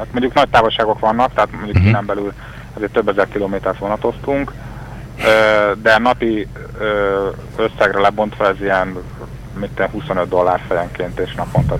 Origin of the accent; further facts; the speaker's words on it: Hungary; Meg amikor megtudják, hogy magyarok vagyunk, akkor úgy megszűnnek a nyelvi akadályok, mert akkor szóval kedvelik a magyarokat.